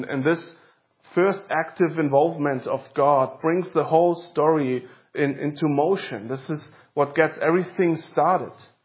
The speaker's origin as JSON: {"language": "English", "country": "United States", "said": "and being an American, you know that people immigrate into another country for one simple reason, and that is to have a better life."}